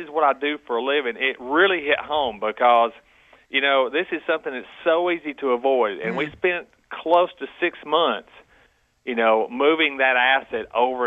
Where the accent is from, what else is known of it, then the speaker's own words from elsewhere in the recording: Alabama, United States; I'm from Alabama. Yeah, unfortunately.